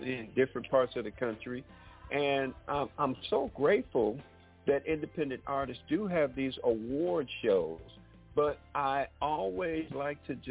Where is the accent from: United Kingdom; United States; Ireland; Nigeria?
United States; Detroit, Michigan; I grew up on … Of course, I'm from Detroit.